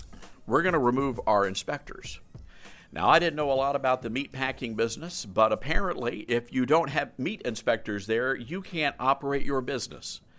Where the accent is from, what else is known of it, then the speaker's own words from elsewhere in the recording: Mississippi, United States; also born or lived in Memphis; Now, I'm from Memphis, Tennessee, grew up right across the state line in DeSoto County, Mississippi, and I'm mighty proud of the Magnolia State.